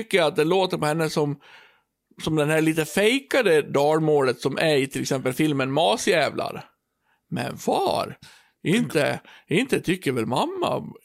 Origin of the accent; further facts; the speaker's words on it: Björbo, Dalarna County, Sweden; accent: Björbo dialect; För att jag är ju från Björbo, vilket gör att jag är liksom, som du pratar, afrikanska stammemålet. Men sen har jag liksom försvenskat mitt Björbomål